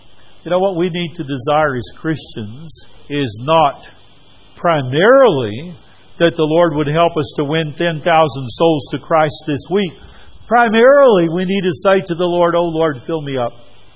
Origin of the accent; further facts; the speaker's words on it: United States; And that is where we grew up in the States with wintry weather.